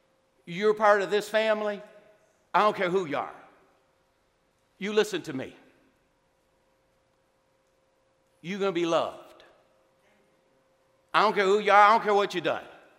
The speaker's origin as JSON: {"language": "English", "region": "New York", "country": "United States", "tie": "born or raised there", "said": "I grew up on the Lower East Side."}